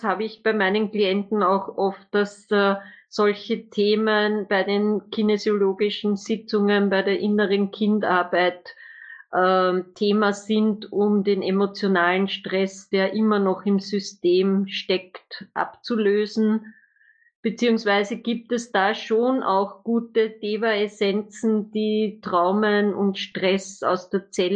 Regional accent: Austria; weil eben bei uns in Österreich halt dann, wenn man zum Bundesheer kommt oder bei euch in Deutschland zur Bundeswehr, da wird ja dann alles geimpft

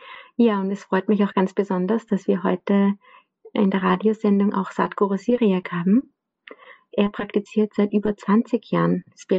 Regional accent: Lower Austria, Austria; ich komme aus Niederösterreich.

